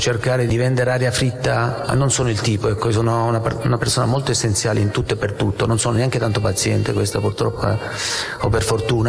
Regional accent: Lecce, Apulia, Italy; born there; Tu parli ad un uomo del sud. Sono nato a Lecce, conservo le mie origini, le mie radici, so cosa significa vivere al sud

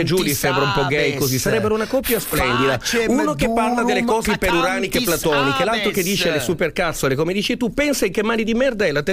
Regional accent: Piedmont, Italy; io sono piemontese come lui.

